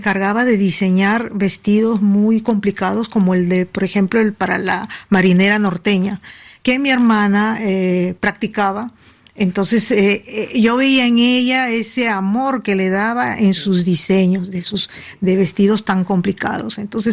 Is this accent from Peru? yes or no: yes; Lima, Peru; moved away as an adult; also born or lived in Amazonas / Trujillo; Yo nací en Lima. Viví muchos años ahí, estuve hasta los 22 terminando mis estudios y posteriormente pasé a Amazonas. Viví otros años, pero hice mis estudios en Trujillo